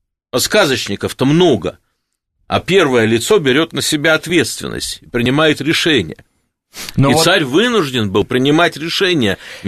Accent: Siberia, Russia; Я это как сибиряк утверждаю.

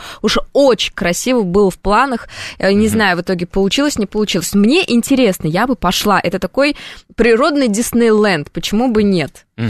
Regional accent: Kazan, Tatarstan, Russia; Потому что я из Казани, ты же забыл, что ли?

